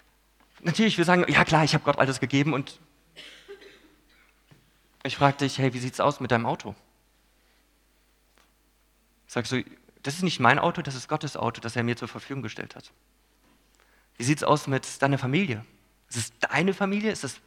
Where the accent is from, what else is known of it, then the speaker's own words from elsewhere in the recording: Philippines; Ich bin auf den Philippinen aufgewachsen.